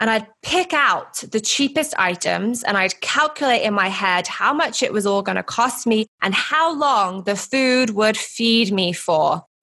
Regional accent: United Kingdom; now in Los Angeles, United States; So I'm originally from the UK. I hope you can tell by my accent, but I've lived in sunny Los Angeles for the past few years.

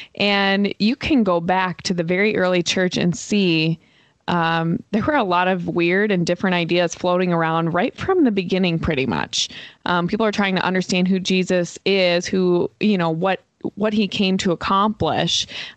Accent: United States; as an American, somebody who has lived in America my entire life.

